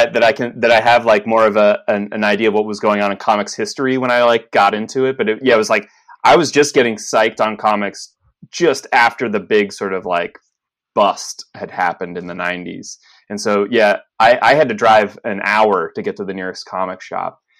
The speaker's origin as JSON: {"language": "English", "town": "Lewisburg", "region": "Pennsylvania", "country": "United States", "tie": "born or raised there", "said": "I grew up in central Pennsylvania, largely a little town called Lewisburg."}